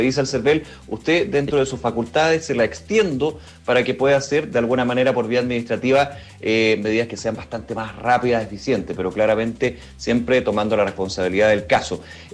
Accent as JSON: {"language": "Spanish", "country": "Chile", "said": "como buenos chilenos que somos"}